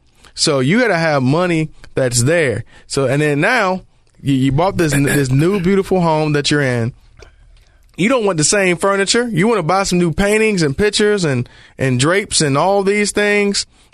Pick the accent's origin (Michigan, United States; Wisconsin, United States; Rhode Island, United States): Michigan, United States; Detroit; I think about jobs growing up in Detroit. General Motors, Ford, Chrysler.